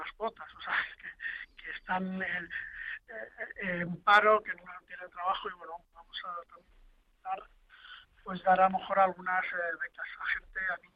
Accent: Madrid, Community of Madrid, Spain; yo soy de Canillas

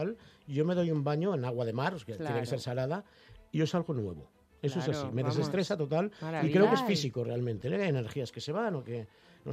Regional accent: Barcelona, Catalonia, Spain; now in Madrid, Spain; Yo soy de Barcelona, ciudad. Ahora vivo aquí en Madrid hace años. Pero soy bastante de ciudad

